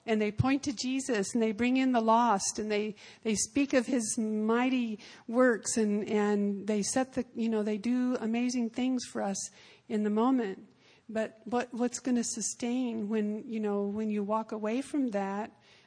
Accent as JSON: {"language": "English", "region": "Arizona", "country": "United States", "tie": "born or raised there", "said": "We used to burn ants with them, and scorpions, because I grew up in Arizona."}